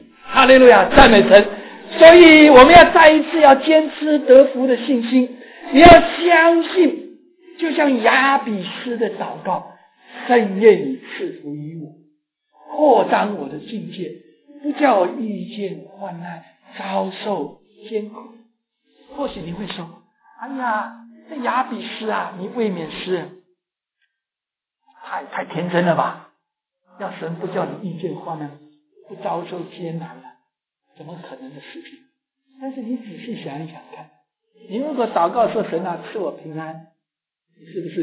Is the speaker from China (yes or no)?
yes; China; 我们中国人说怎么样，祸尽难言，覆水难收